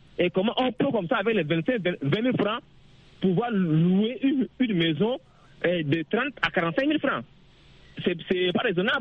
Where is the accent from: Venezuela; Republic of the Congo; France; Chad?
Chad; now in Cameroon; moi, actuellement, je suis au Cameroun, mais je suis tchadien.